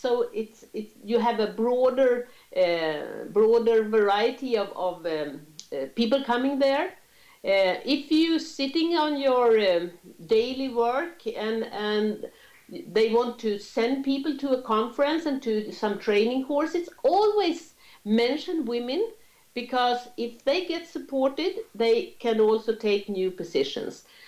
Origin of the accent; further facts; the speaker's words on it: Sweden; we start in Sweden because I was from Sweden